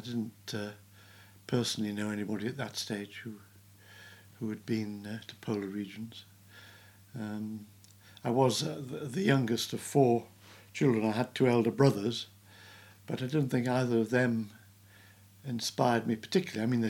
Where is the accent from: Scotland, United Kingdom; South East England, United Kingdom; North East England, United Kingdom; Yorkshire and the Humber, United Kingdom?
North East England, United Kingdom; Newcastle upon Tyne; born there; and I was born in Newcastle upon Tyne.